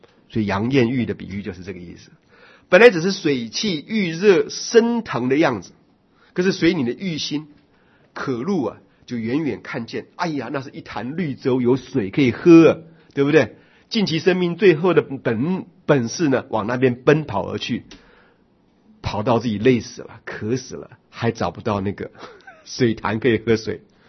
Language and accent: Chinese; Daxi, Taoyuan, Taiwan; 昨天我人在桃园大溪，我的家乡，然后去看几块准备做我们祖坟的那个墓地啊